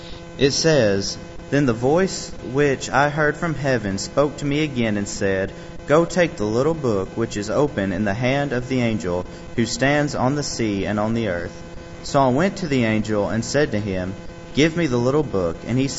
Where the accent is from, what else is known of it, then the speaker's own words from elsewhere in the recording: McMinnville, Tennessee, United States; As he mentioned … I'm from McMinnville, Tennessee. Went to the Mount Leo congregation.